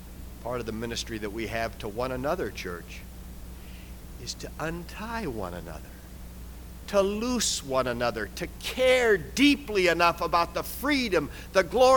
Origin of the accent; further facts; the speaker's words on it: Midwest, United States; I've had the chance to preach in my hometown, small Midwestern town, small church.